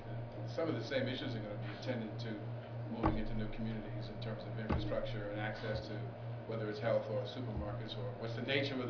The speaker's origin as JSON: {"language": "English", "town": "Bronx", "region": "New York", "country": "United States", "said": "I'm from the South Bronx, not from South Side Chicago."}